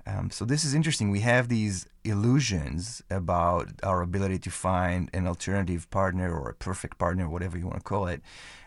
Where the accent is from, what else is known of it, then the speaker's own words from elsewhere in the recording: Israel; also born or lived in California / Kansas; now in United States; Well, I moved, and as I said, I grew up in Israel, and then I moved to California, and then I moved to here, to Kansas